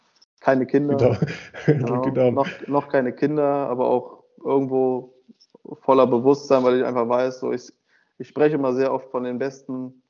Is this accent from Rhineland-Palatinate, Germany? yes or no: no; North Rhine-Westphalia, Germany; Das ist mir wichtig als Rheinländer.